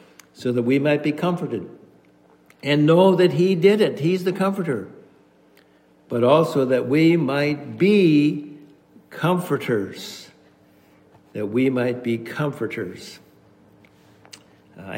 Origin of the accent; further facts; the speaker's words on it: Alexandria, Minnesota, United States; moved away as an adult; now in Seattle, United States; Yeah, I grew up in Minnesota. That's, you know, the Swedes and Norwegians, there are a few of us from back there. And I came out to Seattle in 1966 at age 20 years old.